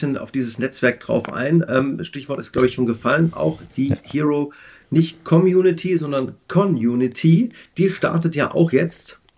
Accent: East Germany, Germany; ich komme ja auch aus dem Osten, da freut man sich trotzdem über sowas.

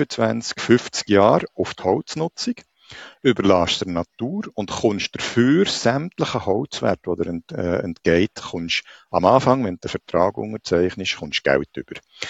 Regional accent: Switzerland; und zwar läuft es bei uns in der Schweiz so

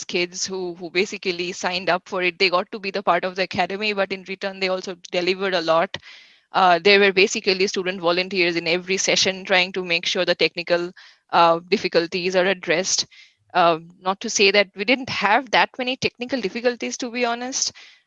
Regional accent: India; So I'm from India myself.

